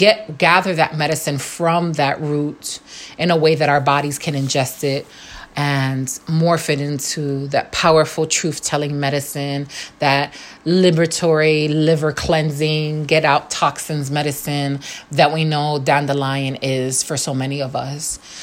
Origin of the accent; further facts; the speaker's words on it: New York, United States; Winter, growing up in New York, being born and raised there with a severe winter and cold weather.